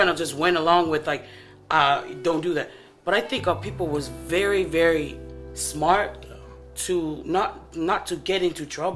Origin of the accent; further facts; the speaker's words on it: Tonga; I was saying how growing up in Tonga, there was no such thing as discipline.